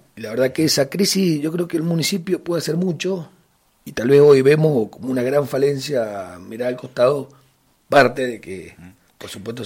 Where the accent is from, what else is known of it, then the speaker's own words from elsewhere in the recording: Carrodilla, Mendoza, Argentina; yo soy un nacido y criado en la zona. Ajá. Porque yo soy nacido y criado en el barrio Bien de Carrodilla. Y después a los 20 años me fui a ver a la casa de mi abuela, que es la calle Beltrán, y he estado entre esa zona siempre viviendo